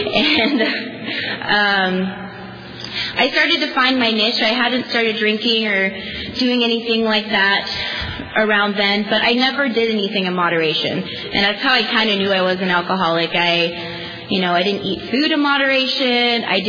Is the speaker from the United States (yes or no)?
yes; East Coast, United States; I grew up on the East Coast with both my parents, and I had a pretty loving home